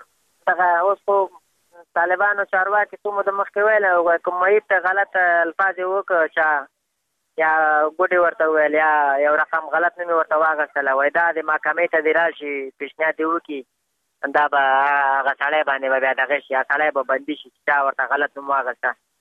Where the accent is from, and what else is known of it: Afghanistan